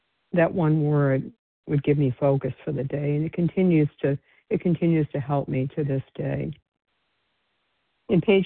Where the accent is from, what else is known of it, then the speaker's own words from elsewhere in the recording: New England, United States; My husband and I moved to Florida a couple of years ago. We're originally from New England.